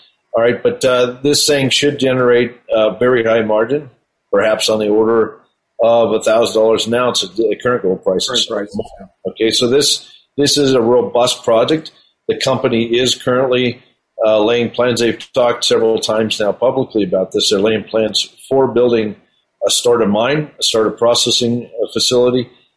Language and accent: English; Colorado, United States; First of all, I grew up here in the Colorado area, and we have a number of alkaline gold systems in this state